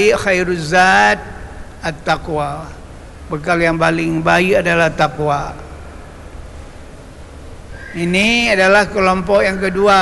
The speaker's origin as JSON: {"language": "Indonesian", "region": "Aceh", "country": "Indonesia", "said": "Sama juga dengan kakek-kakek kita orang Aceh"}